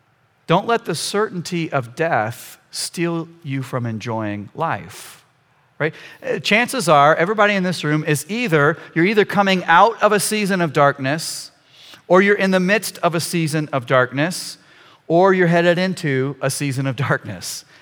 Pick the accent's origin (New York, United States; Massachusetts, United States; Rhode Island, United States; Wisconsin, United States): Wisconsin, United States; We came from Wisconsin, and in Wisconsin, it's the dairy state.